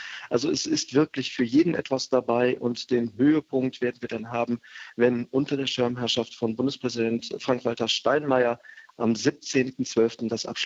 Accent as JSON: {"language": "German", "town": "Bonn", "region": "North Rhine-Westphalia", "country": "Germany", "tie": "born there", "said": "Ich bin tatsächlich hier in Bonn zur Welt gekommen, 1965"}